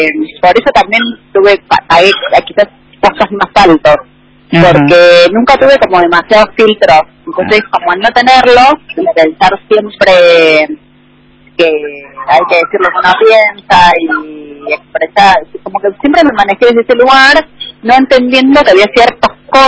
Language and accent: Spanish; Bahía Blanca, Buenos Aires Province, Argentina; born there; Nací en Bahía Blanca, casi circunstancialmente, porque mis viejos vivían ahí por el trabajo que tenía mi papá en ese momento, que mi papá era viajante.